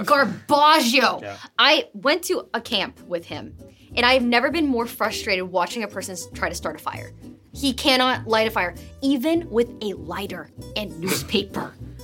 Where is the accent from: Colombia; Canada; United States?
United States; Washington; I grew up in East Washington, okay?